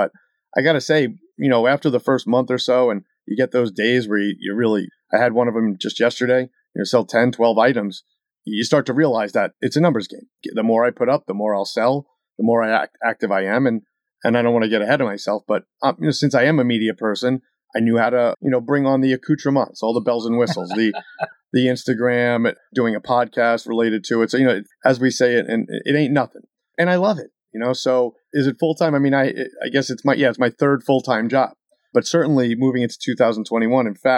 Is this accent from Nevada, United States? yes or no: no; New York, United States; But yeah, I'm from New York originally, and the accent's kind of stuck in between somewhere in I-95.